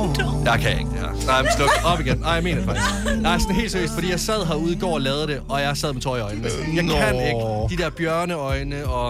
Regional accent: Varde, Region of Southern Denmark, Denmark; jeg kommer fra Varde i Vestjylland

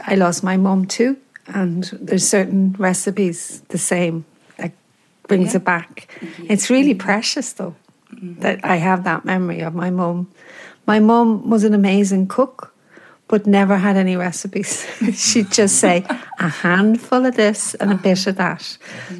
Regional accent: Mariupol, Donetsk Oblast, Ukraine; English is a second language; moved away as an adult; now in Ireland; I'm from Ukraine, city Mariupol. I come Ireland 3 years ago.

